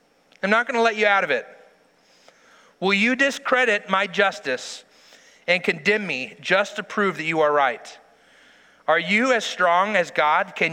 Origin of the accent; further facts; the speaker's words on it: Modesto, California, United States; I grew up in Modesto, California, and a town over was this town called Ripon.